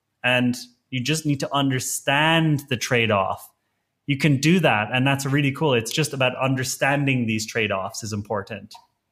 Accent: Ireland; now in Berlin, Germany; me as an Irish guy who went to college, I have absolutely no right to live in the center of Berlin.

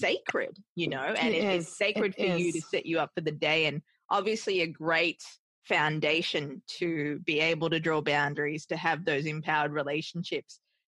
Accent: Australia; now in New York, United States; Because I'm from Australia and I live in New York.

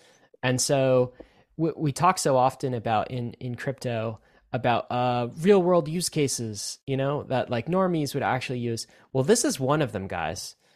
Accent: Toronto, Ontario, Canada; So I grew up in Canada in the Toronto area.

